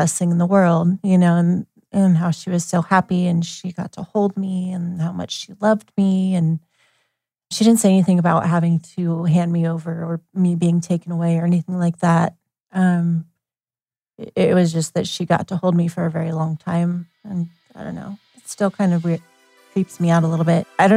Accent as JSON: {"language": "English", "town": "Eugene", "region": "Oregon", "country": "United States", "tie": "born there", "said": "I was born in Eugene."}